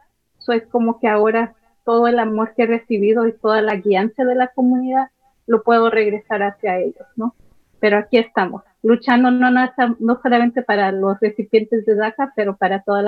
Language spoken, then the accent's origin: Spanish; Tehuitzingo, Puebla, Mexico; now in United States; De Puebla, de Tehuicingo, Puebla, de México. Y después llegamos a California, de California llegué a Yonkers.